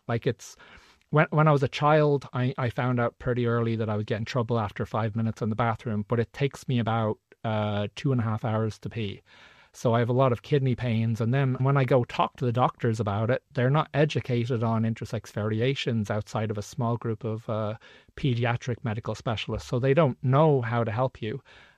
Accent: England, United Kingdom; born there; I was born actually in England

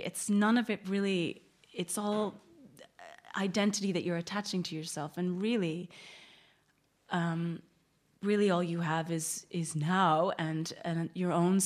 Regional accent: Chicago, Illinois, United States; being from the States, I'm from Chicago originally

